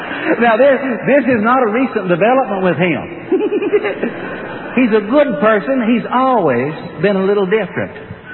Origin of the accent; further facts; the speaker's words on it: London, Kentucky, United States; I was back down through London, Kentucky the other day, my hometown